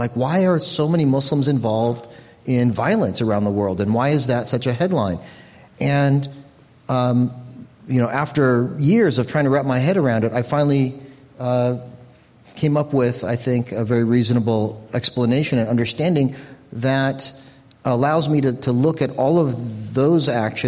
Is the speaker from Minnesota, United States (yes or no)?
no; Arizona, United States; So I'm an American kid from Arizona who grew up with an exotic name that people did not associate with Islam back in the 70s when I was born and raised.